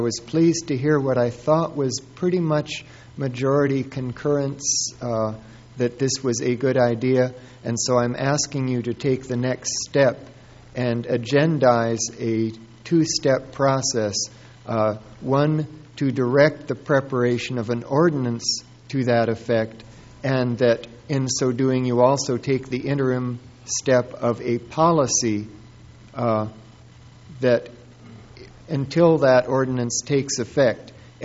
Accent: Atascadero, California, United States; from Atascadero

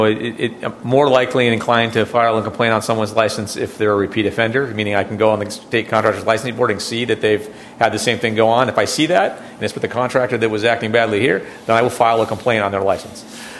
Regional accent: Fresno, California, United States; Well, I'm from Fresno. Doesn't need a permit in Fresno.

